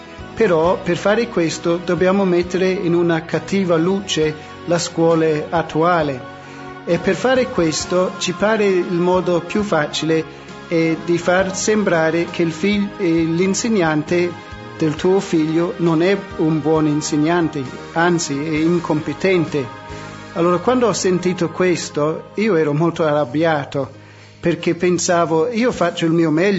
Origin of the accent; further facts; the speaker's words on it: New Zealand; Italian is a second language; also born or lived in Australia; vengo dalla Nuova Zelanda